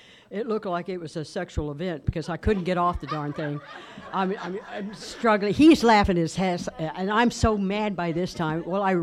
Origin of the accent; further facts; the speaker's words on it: California, United States; moved away; also born or lived in Carlin, Nevada; and I was born in Alameda but lived in Oakland at least two or three times, Salinas, Watsonville, Gilroy, Santa Cruz, et cetera, just the whole Bay Area, one way or another. And then we got booted out of California and moved to a little town in Carlin, Nevada